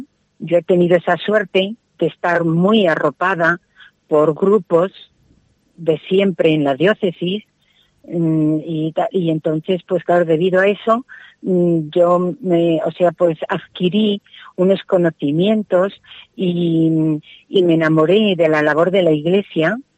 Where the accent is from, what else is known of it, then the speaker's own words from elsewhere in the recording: Cerecinos de Campos, Castile and León, Spain; born there; Y yo nací en Cerecinos de Campos y también en aquella parroquia.